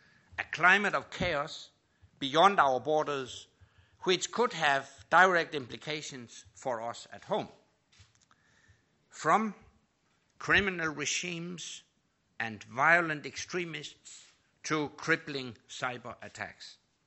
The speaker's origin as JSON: {"language": "English", "country": "Denmark", "tie": "born or raised there", "said": "Growing up in Denmark in the 1960s, I came of age in a Europe that was divided and dangerous, when everything could end in the flash of a nuclear exchange."}